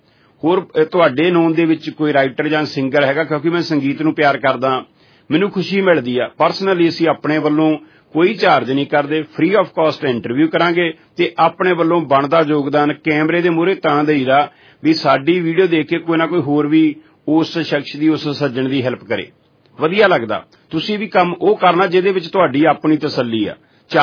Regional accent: Jalandhar, Punjab, India; ਮੈਨੂੰ ਬਹੁਤ ਵਧੀਆ ਲੱਗਦਾ ਕਿਉਂਕਿ ਮੇਰਾ ਜ਼ਿਲ੍ਹਾ ਵੀ ਜਲੰਧਰ ਆ, ਬਿਲਕੁਲ ਪਿੰਡ ਵੀ ਲੱਗੇ ਆ

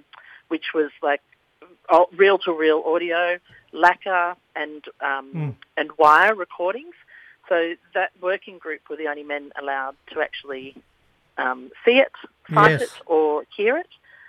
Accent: New South Wales, Australia; I'm Indigenous. I'm from New South Wales.

